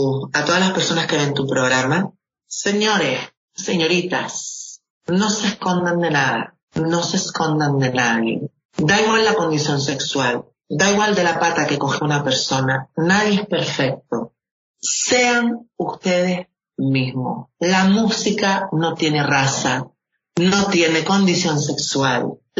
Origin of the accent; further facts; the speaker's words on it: Canary Islands, Spain; born there; yo soy canario, con descendencia árabe mexicana, pero nacido en Gran Canaria, mi nombre es ruso y mi apellido es de Palestina.